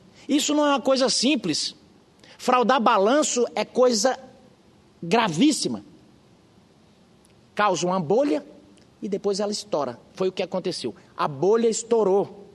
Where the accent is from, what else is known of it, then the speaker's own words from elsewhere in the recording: Caicó, Rio Grande do Norte, Brazil; born there; Nasci no sertão de Caicó, no Rio Grande do Norte.